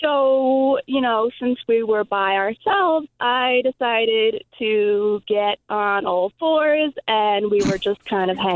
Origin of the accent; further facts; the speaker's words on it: Long Island, New York, United States; I'm from Long Island, from the North Shore.